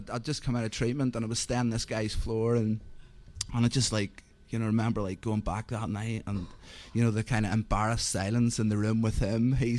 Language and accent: English; Carrickfergus, Northern Ireland, United Kingdom; now in London, United Kingdom; as you may gather from the accent, I'm not a Londoner. I grew up in a place called Carrickfergus in Northern Ireland. It's sort of small town in the outskirts of Belfast